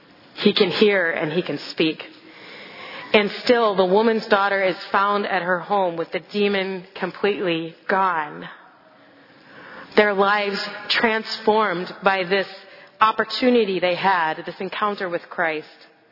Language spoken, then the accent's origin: English; Wisconsin, United States; I'm so not a football fan, but I grew up in Wisconsin, don't worry.